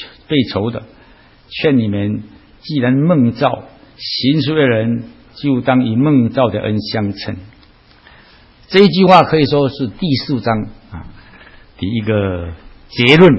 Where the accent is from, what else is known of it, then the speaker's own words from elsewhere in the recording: China; 我们中国人说有其父必有其子